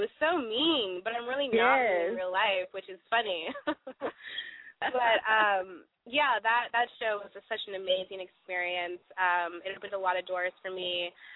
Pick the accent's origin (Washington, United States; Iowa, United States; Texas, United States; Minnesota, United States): Iowa, United States; Cedar Rapids; I'm from Cedar Rapids, Iowa